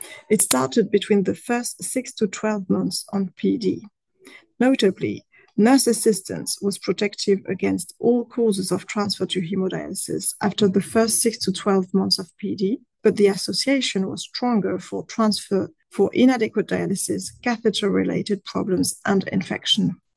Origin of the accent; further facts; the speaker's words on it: Caen, Normandy, France; from France in Caen.